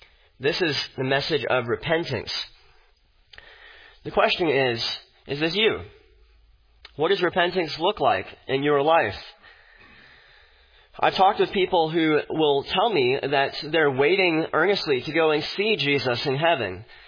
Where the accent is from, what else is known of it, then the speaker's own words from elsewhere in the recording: Fargo, North Dakota, United States; I remember years ago when President George W. Bush came to my hometown of Fargo, North Dakota, and the entire city was bustling